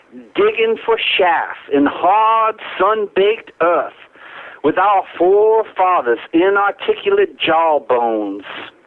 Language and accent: English; the South, United States; accent: Southern; So please excuse the Southern accent, my own Southern accent.